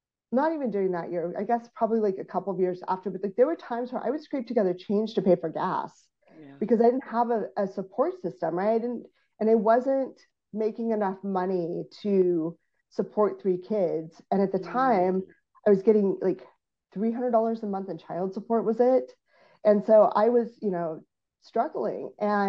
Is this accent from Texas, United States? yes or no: yes; Texas, United States; now in Seattle, United States; I mentioned that I grew up in Texas, and when we moved to Seattle the very first summer, I mean, I grew up in a pretty small town that it was very, very white.